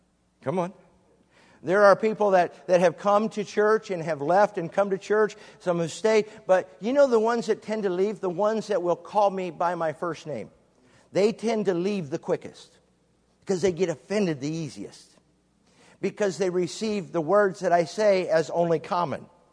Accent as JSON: {"language": "English", "town": "Bellevue", "region": "Nebraska", "country": "United States", "tie": "born there", "said": "Matter of fact, I was born in Offutt Air Force Base over in Bellevue, right outside of Omaha."}